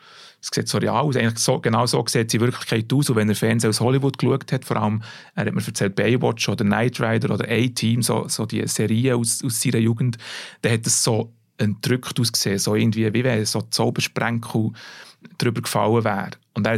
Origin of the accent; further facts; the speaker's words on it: Bern, Switzerland; Und was mich als Berner freut, es spielt nicht nur im Wallis, sondern tatsächlich recht häufig auch in Bern.